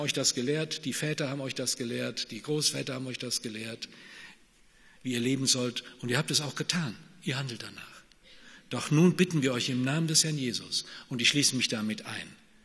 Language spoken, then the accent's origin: German; North Rhine-Westphalia, Germany; ich bin ja sozialisiert aus dem Siegerland, da geboren ist meine Heimatstadt. Ich bin Siegerländer. Ich kann auch Flatschwätze